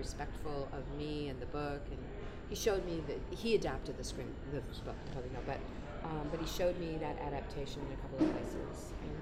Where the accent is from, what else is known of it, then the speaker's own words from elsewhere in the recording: New Hampshire, United States; I come from New Hampshire. And I have a feeling probably people here feel about Kansas City the way I feel about where I come from. I love my state